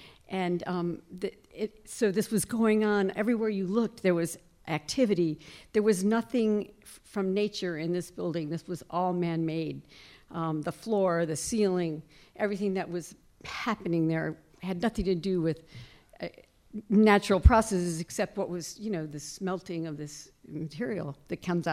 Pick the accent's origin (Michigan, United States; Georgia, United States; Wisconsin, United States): Michigan, United States; Detroit; The first one was I grew up in Detroit, which as you all know is the center of automobile manufacturing.